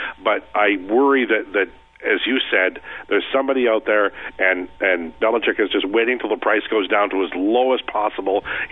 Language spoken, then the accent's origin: English; Saskatchewan, Canada; also born or lived in British Columbia; now in Edmonton, Canada; I am not an Edmontonian. I was born in BC and I grew up in Saskatchewan